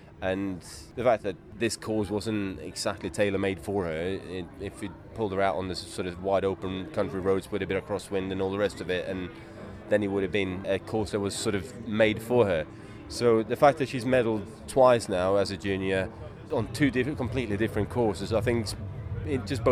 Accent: Sweden; now in United Kingdom; I think I'm probably more British these days than I am Swedish, but I guess if you peel back the layers, it's still blue and yellow on the inside

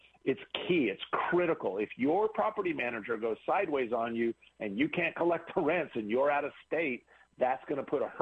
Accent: Kansas City, United States; like I'm from Kansas City. So let's just talk about that.

